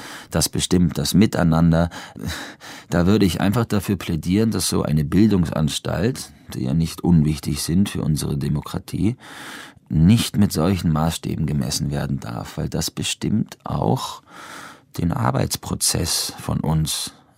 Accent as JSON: {"language": "German", "country": "Switzerland", "said": "Ich bin ja Schweizer Staatsbürger."}